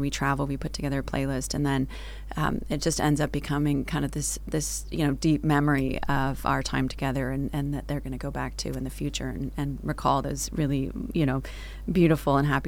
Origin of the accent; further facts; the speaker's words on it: Oregon, United States; I grew up in Oregon, and Pendleton is housed there.